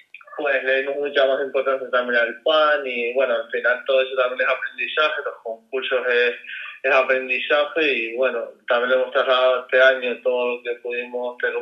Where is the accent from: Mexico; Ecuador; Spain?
Spain; Fuerteventura, Canary Islands; a mí siempre me ha gustado mantener la identidad de donde vengo, en este caso de Fuerteventura